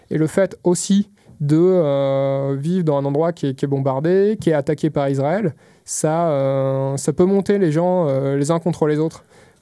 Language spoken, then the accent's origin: French; France; j'étais quand même souvent interpellé en tant que Français